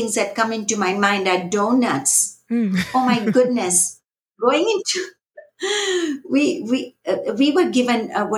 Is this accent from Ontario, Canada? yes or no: no; Vancouver, British Columbia, Canada; also born or lived in Calgary; I grew up here in Vancouver and in Calgary